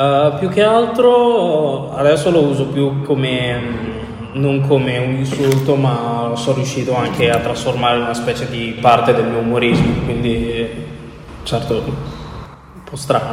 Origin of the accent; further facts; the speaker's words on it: Lugo, Emilia-Romagna, Italy; born there; now in Renazzo, Italy; Sono nato a Lugo, in provincia di Ravenna, il 15 dicembre del 2003. Adesso abito a Renazzo, cioè un pochino fuori Renazzo, e frequento la scuola Futura